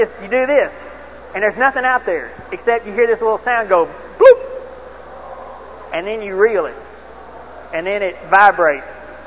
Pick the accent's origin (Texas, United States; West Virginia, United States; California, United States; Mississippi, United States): Texas, United States; Dallas; I grew up in North Dallas, so I had known nothing about fishing.